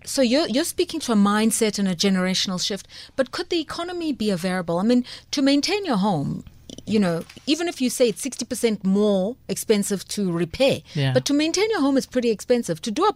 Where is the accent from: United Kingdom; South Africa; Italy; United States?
South Africa; Soweto, Gauteng; born there; I was born in Soweto